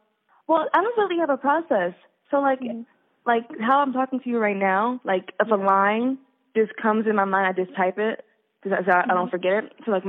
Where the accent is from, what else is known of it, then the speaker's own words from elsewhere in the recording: West Palm Beach, Florida, United States; now in Jacksonville, United States; That's my artist name